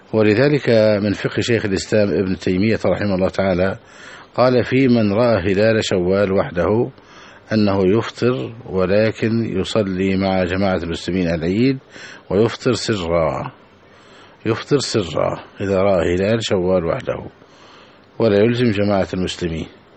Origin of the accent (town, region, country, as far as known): Egypt